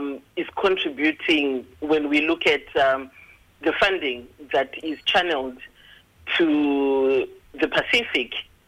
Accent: Midlands, Zimbabwe; also born or lived in New Zealand; now in Australia; my father is from Shirugwi. So I'm from the Midlands.

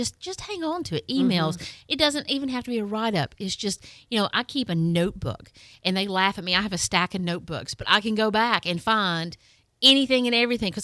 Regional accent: Tennessee, United States; now in Florida, United States; you know, we're originally from Tennessee, live in Florida

